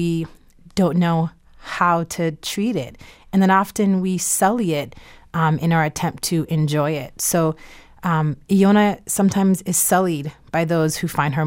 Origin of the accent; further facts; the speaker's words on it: St. Thomas, U.S. Virgin Islands; I personally, growing up on St. Thomas, didn't have electricity for 3 months after Hurricane Marilyn.